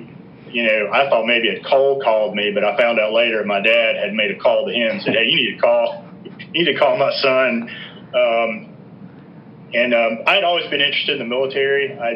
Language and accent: English; Anderson, South Carolina, United States; also born or lived in Greenville; I was born in Greenville and spent my earliest years there, and then my family moved over to Anderson.